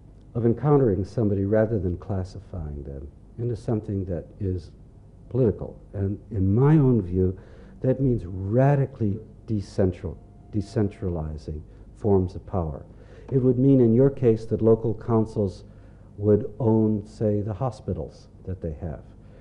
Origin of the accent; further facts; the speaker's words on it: United States; as an American living